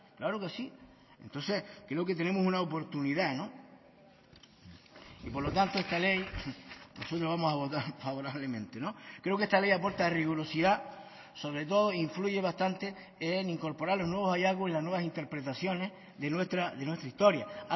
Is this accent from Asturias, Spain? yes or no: no; Canary Islands, Spain; nos caracterizan como una comunidad étnica singular que somos el pueblo canario